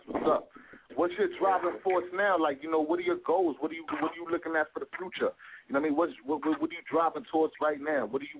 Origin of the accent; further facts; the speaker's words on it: New York City, New York, United States; But I'm from the Bronx, New York, but I'm like, damn, I know that name.